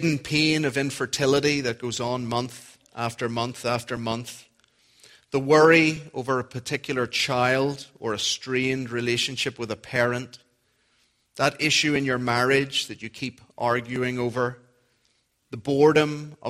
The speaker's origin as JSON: {"language": "English", "region": "Northern Ireland", "country": "United Kingdom", "accent": "Northern Irish", "said": "That's my Northern Irish accent again."}